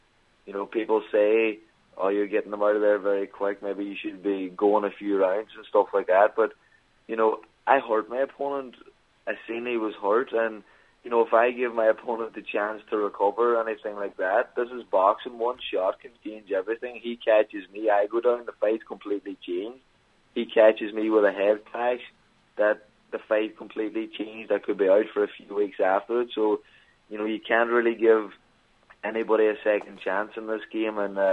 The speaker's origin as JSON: {"language": "English", "region": "County Donegal", "country": "Ireland", "lives_now": "Los Angeles, United States", "said": "I'm over here from Ireland, as we all know, up in Donegal. To come over here to LA, it's a big change, so it is."}